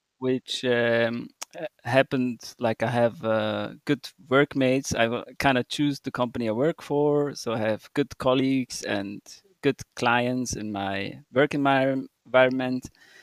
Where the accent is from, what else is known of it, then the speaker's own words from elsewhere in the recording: Switzerland; I'm from Switzerland. I'm 35 and I live a very easy life in Switzerland.